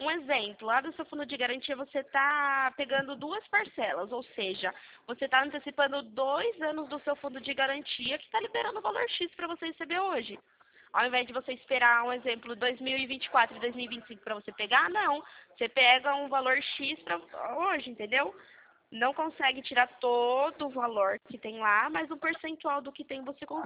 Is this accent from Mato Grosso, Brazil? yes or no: no; Sorocaba, São Paulo, Brazil; Aqui de Sorocaba.